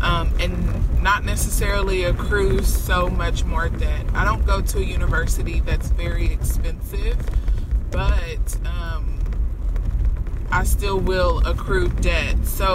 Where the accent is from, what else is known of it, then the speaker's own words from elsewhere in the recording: Dallas, Texas, United States; I'm from Dallas, Texas.